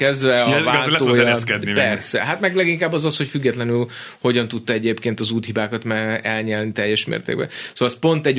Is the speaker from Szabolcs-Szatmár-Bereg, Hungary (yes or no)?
no; Budaörs, Pest, Hungary; A Budaörsön nőttem föl.